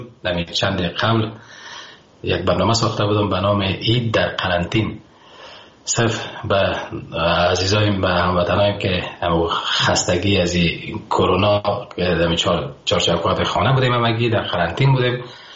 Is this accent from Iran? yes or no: no; Afghanistan; بخصوص که افغانستان نازنینم که من خاک خاک وطنم مثل زر از برام، من بسیار زیاد دوستش دارم